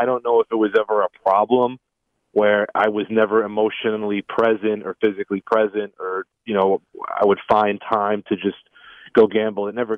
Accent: New York, United States; we grew up in the Queens, Long Island area.

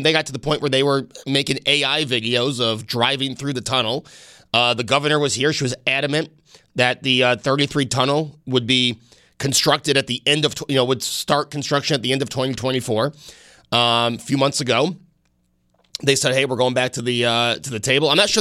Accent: Buffalo, New York, United States; I grew up near the South Campus of UB. I grew up going on the train downtown.

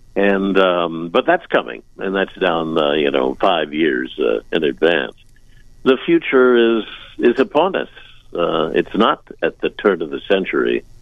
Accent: Kansas, United States; In my hometown area of southeast Kansas, they don't have a hospital. And it's 45 minutes away in Oklahoma.

